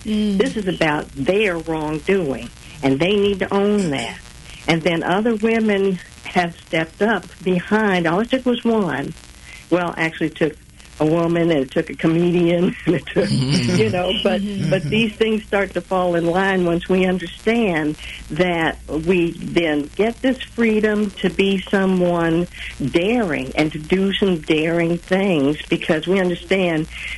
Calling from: Kansas City, Missouri, United States; I'm calling from South Kansas City.

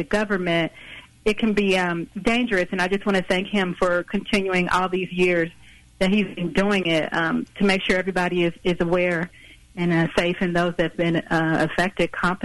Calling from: Kansas City, Missouri, United States; I'm calling from Kansas City.

